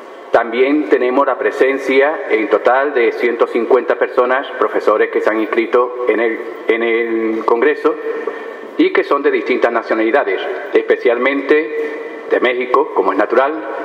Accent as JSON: {"language": "Spanish", "country": "Spain", "accent": "Spanish", "said": "por mi acento distinguiréis fácilmente que soy del otro lado del Atlántico, de España, ¿no?"}